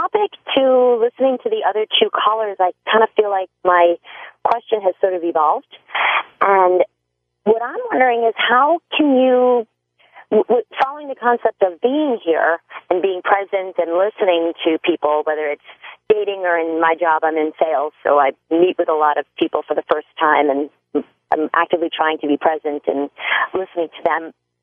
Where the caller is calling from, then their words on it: Newport Beach, California, United States; I am calling from Newport Beach, California today.